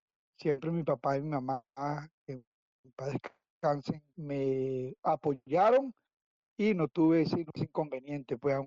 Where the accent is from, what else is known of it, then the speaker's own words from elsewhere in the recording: Los Teques, Miranda, Venezuela; Sí, vivo aquí, nací en Los Teques en 1967, el 10 de marzo